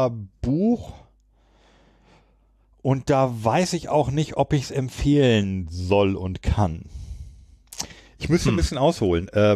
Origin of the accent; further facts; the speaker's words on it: Großburgwedel, Lower Saxony, Germany; Meinem Heimatdorf Großburg-Wedel.